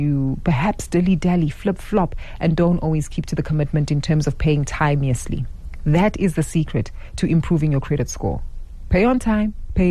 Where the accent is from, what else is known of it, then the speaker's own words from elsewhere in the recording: South Africa; this is essentially a measure that is designed to measure the rolling default behavior that we as South African consumers have.